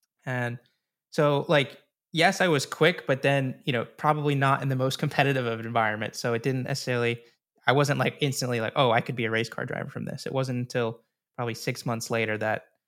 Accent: United States; Maybe that's just because I'm American

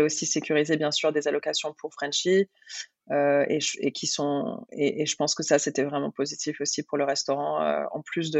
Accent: Quebec, Canada; moved away; je suis arrivée du Québec et c'est vrai que là-bas, on a énormément une culture internationale du vin.

